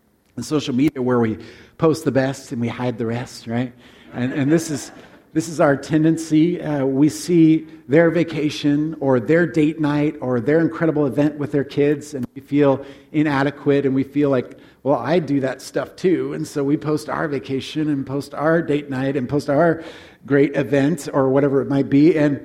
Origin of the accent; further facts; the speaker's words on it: Alaska, United States; We grew up in Alaska, so a mousse that was made up of chocolate.